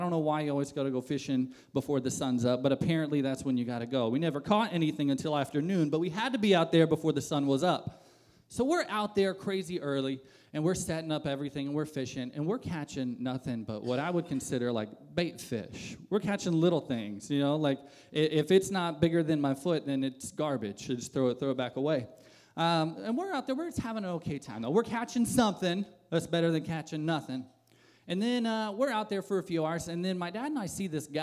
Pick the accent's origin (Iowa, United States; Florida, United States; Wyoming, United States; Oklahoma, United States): Florida, United States; But growing up in Southwest Florida, I was always at the beach.